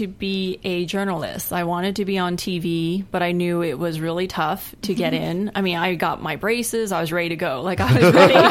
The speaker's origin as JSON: {"language": "English", "town": "Needles", "region": "California", "country": "United States", "tie": "born or raised there", "also_born_or_lived": "El Paso", "said": "Well, I was born in El Paso, but I grew up in Needles, California."}